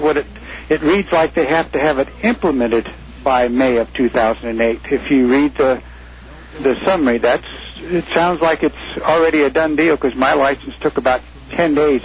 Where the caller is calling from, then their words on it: Kansas, United States; I'm calling from Kansas.